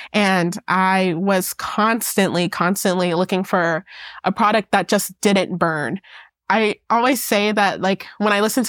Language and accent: English; Georgia, United States; also born or lived in Dixon Mills, Alabama; Yes, I grew up in Georgia, but I always say that I was partially raised by my grandparents in Alabama. So on my dad's side, his parents, they had an 84-acre farm in Dixon Mills, Alabama